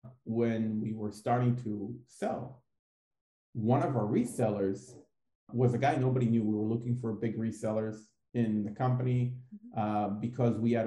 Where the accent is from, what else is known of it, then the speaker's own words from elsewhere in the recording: Israel; I'm from Israel